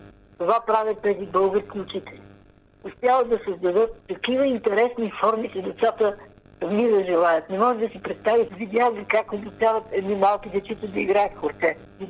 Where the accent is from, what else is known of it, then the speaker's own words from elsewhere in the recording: Bessarabia, Ukraine; от Сарабия, от Украина, бих желала да разговарям